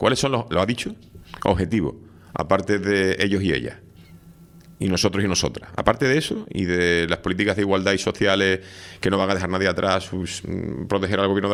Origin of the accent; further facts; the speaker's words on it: Canary Islands, Spain; Yo soy canario hace 30 años.